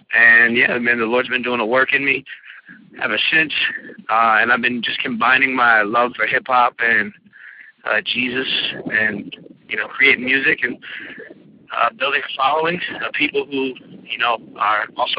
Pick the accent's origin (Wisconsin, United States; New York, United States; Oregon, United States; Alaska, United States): New York, United States; Syracuse; I grew up in Syracuse, New York, which is central New York